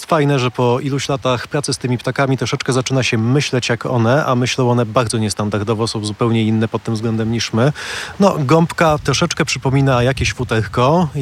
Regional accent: Malbork, Pomeranian Voivodeship, Poland; Potem wyrastając w cieniu Malborskiej Twierdzy, bo pochodzę z Malborka, zacząłem się mocno interesować historią.

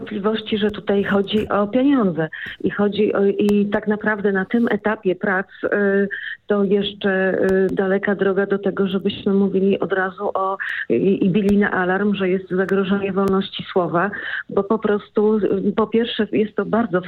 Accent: Poznań, Greater Poland Voivodeship, Poland; bo ja z Poznania, to też dużo śniegu

